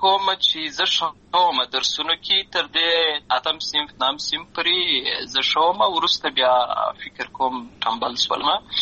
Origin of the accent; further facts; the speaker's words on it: Lashkargah, Helmand, Afghanistan; زه په اصل کې د اروزګان ولایت یم، اما زه په هلمند ولایت لشکرګاه کې پیدا شوی یم، امالته لوی شوی یم، امالته مې ښوونځی لوستی دی